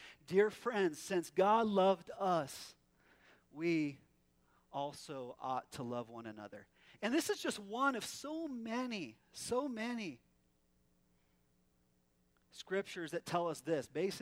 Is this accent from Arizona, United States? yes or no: yes; Prescott Valley, Arizona, United States; And, you know, I'm from Prescott Valley, so I don't speak many different languages